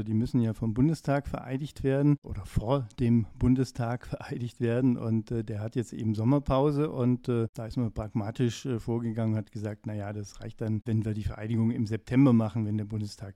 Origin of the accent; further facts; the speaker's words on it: Baden-Württemberg, Germany; born there; ich bin auch geborener Schwabe.